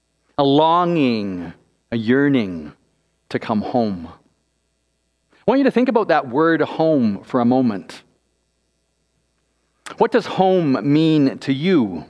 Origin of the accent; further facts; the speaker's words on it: Canada; I had moved back home to Canada. But even though I was back in my home country